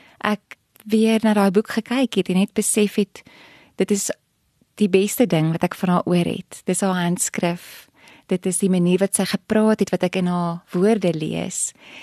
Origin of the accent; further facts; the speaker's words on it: Marble Hall, Limpopo, South Africa; ek het op Marble Hall groot geword en hier by Tikkies geswat in Pretoria.